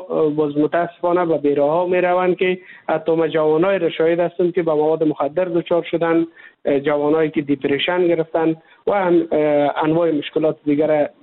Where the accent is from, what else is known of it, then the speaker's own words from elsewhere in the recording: Afghanistan; now in India; ما کسایی که از افغانستان هستیم